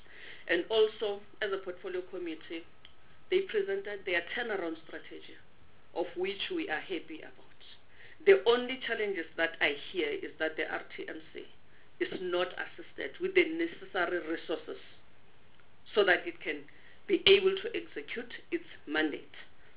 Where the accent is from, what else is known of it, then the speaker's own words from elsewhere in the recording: Mpumalanga, South Africa; I'm from Mpumalanga.